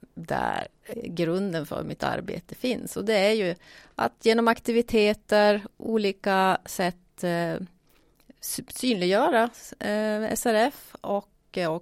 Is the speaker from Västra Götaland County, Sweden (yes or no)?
no; Luleå, Norrbotten County, Sweden; jag är från början, eller jag är från Luleå. Och jag har varit aktiv i Luleå i många olika typer av föreningar.